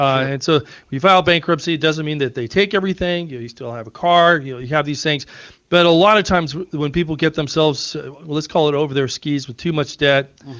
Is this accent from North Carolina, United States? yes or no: no; Las Vegas, Nevada, United States; Well, I'll go back to my roots, Greg. So growing up in Las Vegas